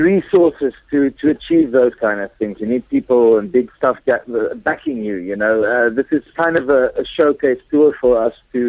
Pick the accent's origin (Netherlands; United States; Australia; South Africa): South Africa; I mean, we are, in a sense, European, although we're South African.